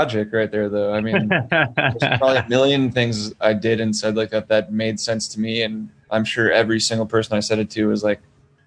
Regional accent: Minnesota, United States; I'm from the suburbs of Minneapolis and St. Paul, Minnesota.

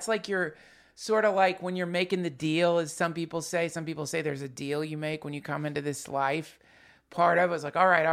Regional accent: Hendersonville, North Carolina, United States; when I was growing up in Hendersonville, North Carolina.

